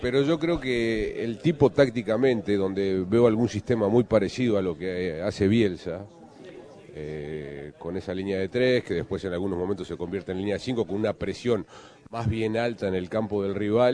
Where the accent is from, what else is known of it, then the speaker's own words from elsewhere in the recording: Uruguay; para nosotros como uruguayos